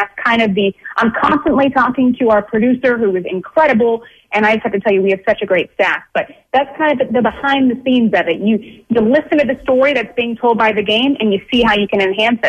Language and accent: English; California, United States; now in Philadelphia, United States; because I am from the California area, because I was in that market for so long